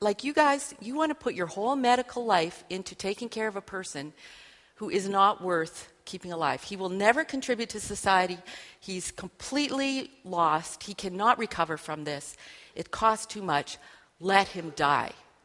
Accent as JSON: {"language": "English", "country": "Canada", "said": "I'm a Canadian."}